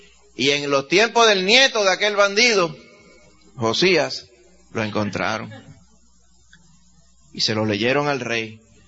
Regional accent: Dominican Republic; En un colegio que yo me crié en la República Dominicana, era un colegio católico

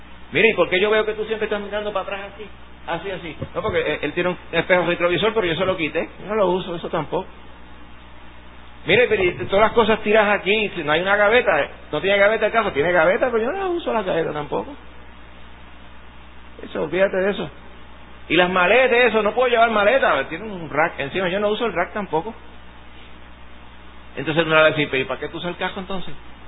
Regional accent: Puerto Rico; No es que nosotros somos puertorriqueños y después cristianos

